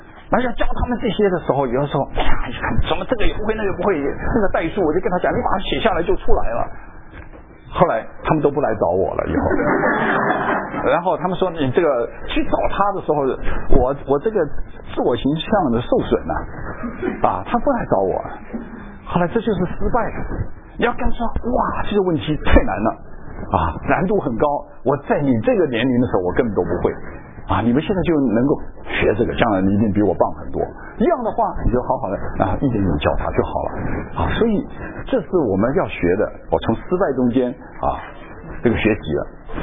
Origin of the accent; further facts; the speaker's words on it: Taiwan; also born or lived in Wuhan, China / Hong Kong; 我是生在武汉的啊，到台湾、到香港、到台湾长大，我不会讲。